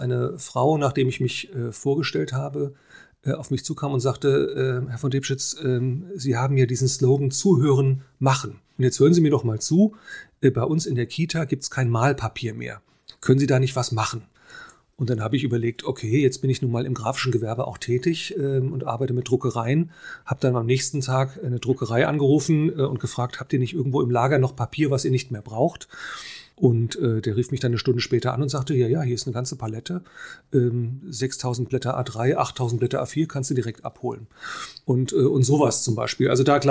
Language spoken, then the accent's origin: German; Offenbach, Hesse, Germany; also ich bin ein gebürtiger Offenbacher, das kann ich ja jetzt hier mal bekennen, und bin auch in Offenbach zur Schule gegangen.